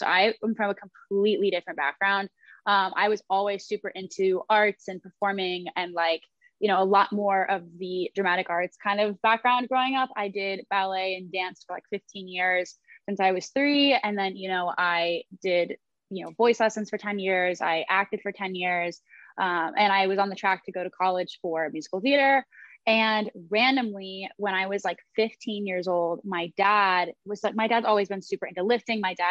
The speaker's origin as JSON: {"language": "English", "town": "Columbus", "region": "Ohio", "country": "United States", "lives_now": "Los Angeles, United States", "said": "I'm 21 years old and I'm from Columbus, Ohio originally."}